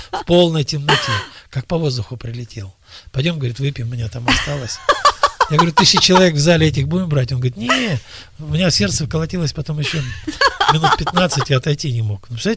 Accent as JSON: {"language": "Russian", "region": "Almaty", "country": "Kazakhstan", "tie": "born or raised there", "said": "вот я вырос в Алма-Ате, а я знаю, что коренные жители этих мест могли смотреть на горы точно так же, бесконечно долго."}